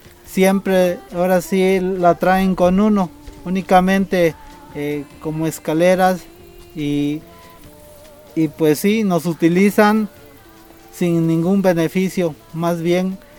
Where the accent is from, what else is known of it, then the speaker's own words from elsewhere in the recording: Venustiano Carranza, Chiapas, Mexico; Nosotros somos del municipio de Venustiano Carranza, y las tierras que queremos recuperar son del municipio de Villa Las Rosas.